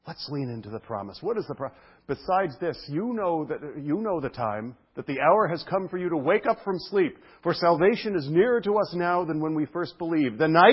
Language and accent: English; United States; And I was really confused as an American.